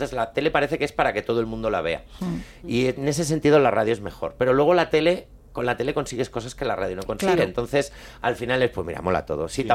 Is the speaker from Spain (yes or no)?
yes; Valladolid, Castile and León, Spain; Claro, yo soy de Valladolid, yo me hago Madrid-Valladolid, me lo sé de memoria casi.